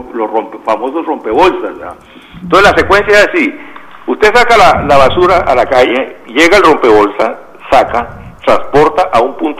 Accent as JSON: {"language": "Spanish", "country": "Costa Rica", "said": "tengo que pasar sobre ascuas porque soy costarricense"}